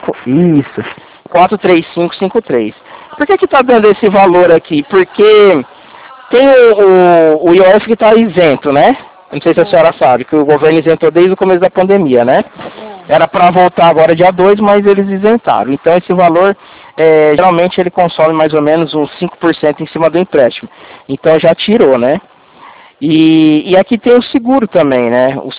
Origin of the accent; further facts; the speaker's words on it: Presidente Prudente, São Paulo, Brazil; eu sou de Presidente Prudente, aqui de Presidente Prudente.